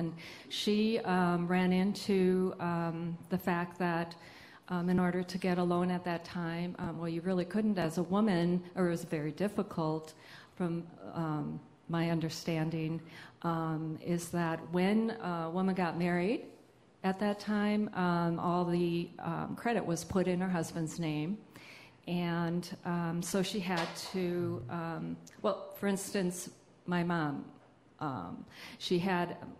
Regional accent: Milwaukee, Wisconsin, United States; Growing up in Milwaukee, we had, in the suburbs of Milwaukee, we had American cheese, we had Velveeta.

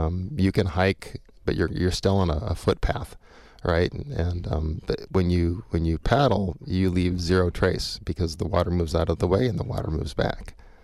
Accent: California, United States; now in Madison, United States; So I grew up in California near the beach.

